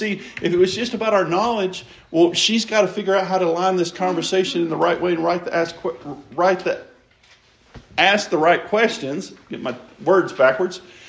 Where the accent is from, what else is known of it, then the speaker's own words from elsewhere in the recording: Louisiana, United States; Well, I grew up in Louisiana. There's a certain degree of effect Louisiana had on me because I grew up in Louisiana.